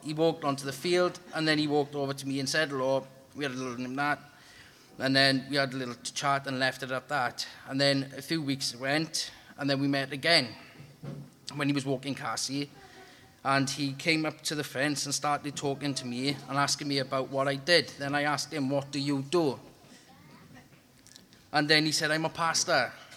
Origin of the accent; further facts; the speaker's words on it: Caerphilly, Wales, United Kingdom; everyone knows. The legend. Right, I didn't grow up in a Christian household. I grew up in Gaffilly.